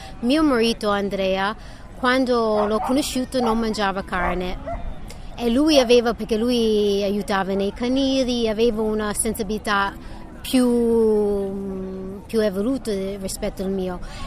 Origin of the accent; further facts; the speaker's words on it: New York, United States; Italian is a second language; moved away as an adult; now in Italy; Io sono nata e cresciuta a New York